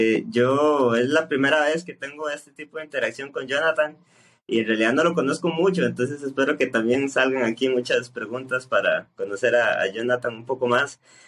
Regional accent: Costa Rica; yo soy de Costa Rica

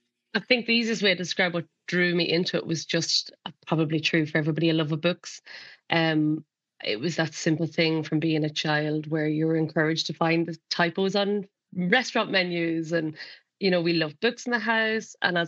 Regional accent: Ireland; now in England; I'm Irish, living in England

